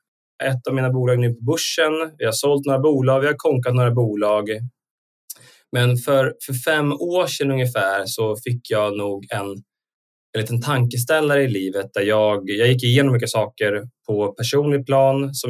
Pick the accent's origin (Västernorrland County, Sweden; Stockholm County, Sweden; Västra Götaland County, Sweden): Västernorrland County, Sweden; Sundsvall; jag ju semi-norrlänning. Min släkt är från Jämtland. Jag är uppvuxen i Sundsvall.